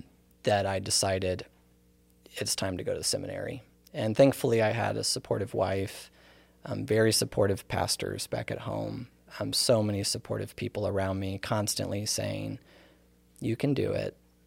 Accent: Perryville, Missouri, United States; And my hometown's Perryville, Missouri.

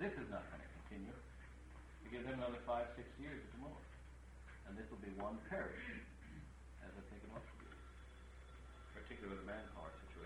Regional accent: Lakeview, Minnesota, United States; I grew up in Lakeview, Minnesota, which is a small town. It's 3,800 or 4,000, something like that, which wasn't that large.

